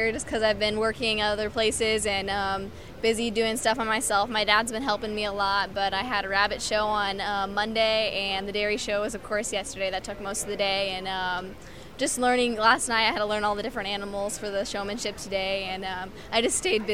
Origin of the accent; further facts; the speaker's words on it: Monroe, Indiana, United States; I'm from Monroe, Indiana. This is my last year in 4-H.